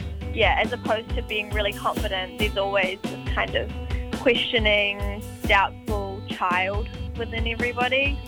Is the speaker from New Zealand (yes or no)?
yes; Palmerston North, Manawatū-Whanganui, New Zealand; We're from Palmerston North